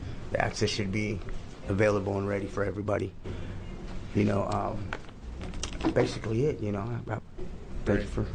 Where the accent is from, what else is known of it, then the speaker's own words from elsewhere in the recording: California, United States; now in Portland, United States; I came from California with no health insurance, nothing at all, fresh start and all that.